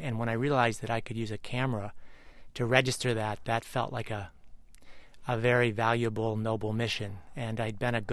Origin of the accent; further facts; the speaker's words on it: Midwest, United States; Well, I grew up in the Midwest.